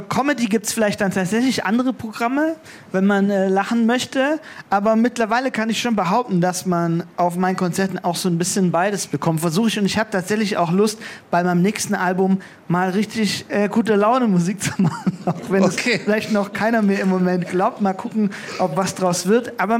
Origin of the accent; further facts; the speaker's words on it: Markgröningen, Baden-Württemberg, Germany; ich komme aus Markgröningen, was ein Dorf ist, mit einem ganz klaren Dorfcharakter.